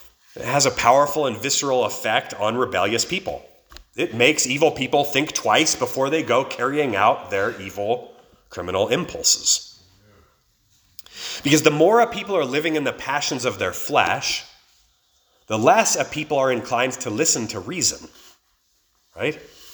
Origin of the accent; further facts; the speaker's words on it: California, United States; also born or lived in Placerville; in a town called Placerville, California, and I lived and was raised in a small town nearby, but I was born in Placerville.